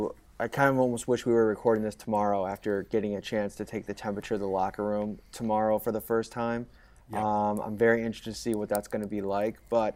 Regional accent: Buffalo, New York, United States; Obviously, I grew up in Buffalo

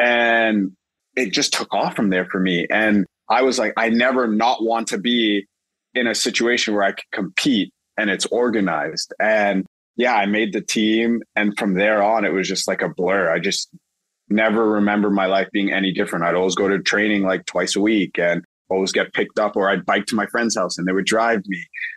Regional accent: Toronto, Ontario, Canada; And I'm from Toronto, right? So I understood that it was always going to be a city that was going to grow in that market.

